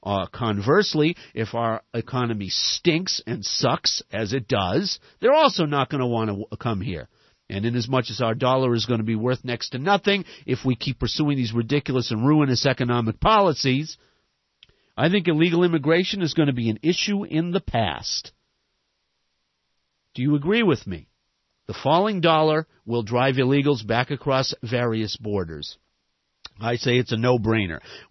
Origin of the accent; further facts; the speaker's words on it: Boston, Massachusetts, United States; now in California, United States; I'm from Boston, Massachusetts, a proud fan of the resuscitated franchise, the Celtics.